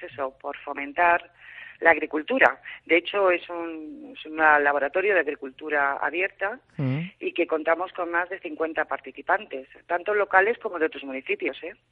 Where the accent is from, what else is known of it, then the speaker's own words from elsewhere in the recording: Community of Madrid, Spain; pero concretamente de mi pueblo, que es de lo que yo ya más conozco, te puedo decir que puedes ir a visitar el Risco de las Cuevas